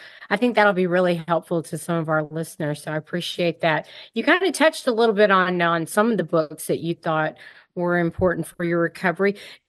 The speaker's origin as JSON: {"language": "English", "region": "the South", "country": "United States", "tie": "born or raised there", "said": "I was raised in the South. In the South. And so it was very important for women to look a certain way."}